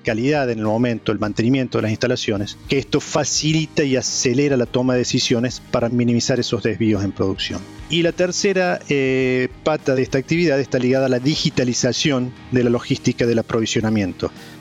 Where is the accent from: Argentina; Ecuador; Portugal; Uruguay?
Argentina; Córdoba; Pueden apreciar entonces que soy cordobés.